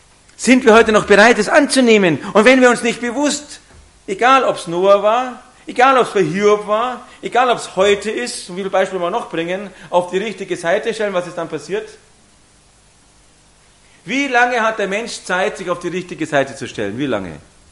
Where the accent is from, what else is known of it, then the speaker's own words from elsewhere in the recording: Munich, Bavaria, Germany; Als Jugendlicher in Pasing groß geworden, zum Glück war es nicht dabei, ist besser so, weil man alles angestellt hat.